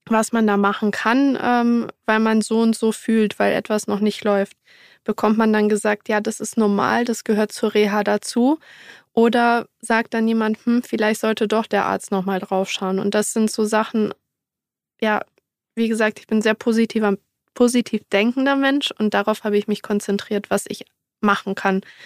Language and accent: German; Berlin, Germany; ich komme aus Berlin, das ist für mich die Heimat und das Turnier in Berlin findet in meinem Heimatverein statt